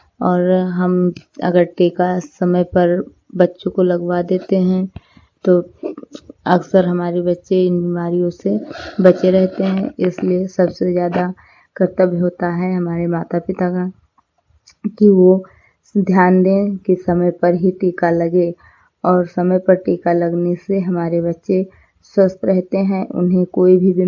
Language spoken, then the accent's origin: Hindi; Hariharpur, Uttar Pradesh, India; मैं हरिहरपुर जिला सरावस्ती के रहने वाली हूँ।